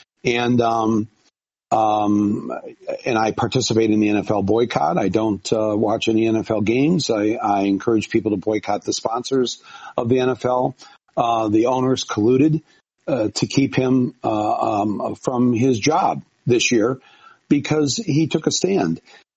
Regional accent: Michigan, United States; now in New York, United States; I've come from Michigan to New York to do the show. I come from the Brexit states out there

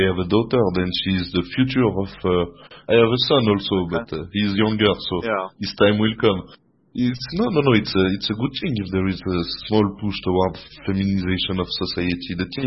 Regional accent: Geneva, Switzerland; from Geneva, Switzerland

